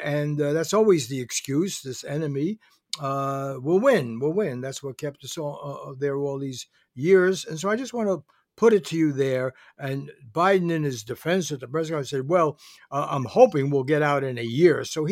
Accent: Bronx, New York, United States; I come from the Bronx.

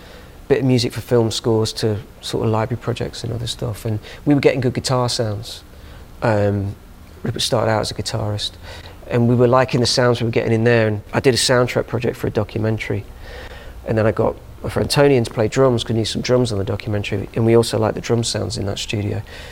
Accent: United Kingdom; I mean, especially as a British band, and to get to go to Memphis anyway is a bit of a pilgrimage for the history.

